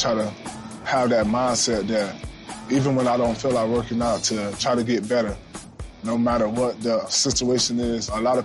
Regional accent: Miami, Florida, United States; But I was born and raised here in Miami.

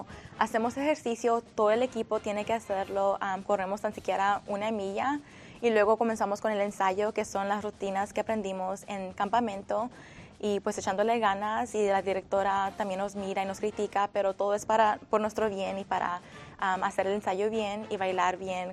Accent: Houston, Texas, United States; soy de Houston, Texas, y mis papás son de México.

